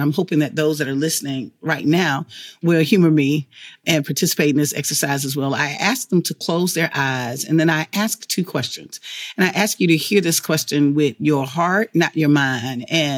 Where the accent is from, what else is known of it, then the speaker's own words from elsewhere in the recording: Alabama, United States; I knew that growing up in Alabama, I knew that for some reason, on one side of the railroad tracks, the homes looked a certain kind of way.